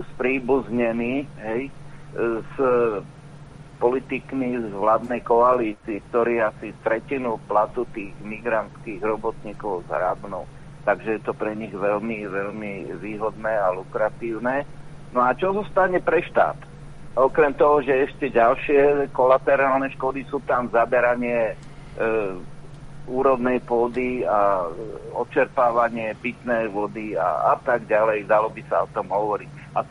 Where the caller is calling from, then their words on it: Petržalka, Bratislava Region, Slovakia; Takže ja ďakujem, pozdravujem z Petržalky a majte sa všetci dobre.